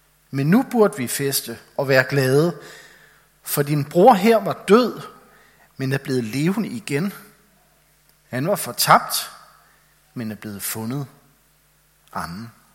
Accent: Copenhagen, Capital Region of Denmark, Denmark; Jeg tror ikke, vi kan forstå som københavner eller byboer, hvad jord betyder.

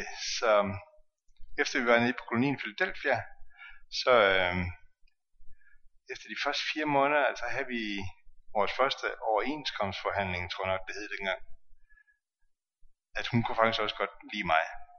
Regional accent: Odense, Region of Southern Denmark, Denmark; og jeg er født og opvokset i Odense, Fynsland.

